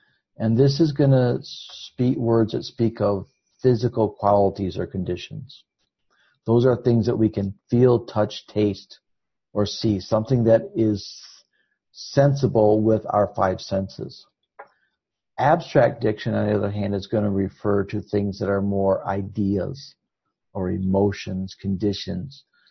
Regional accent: the North, United States; But I'm from the North in America.

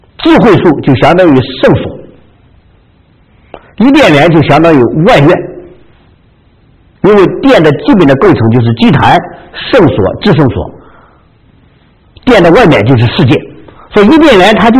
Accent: China; 这就像我们中国人所讲的那样，亡我之心不死

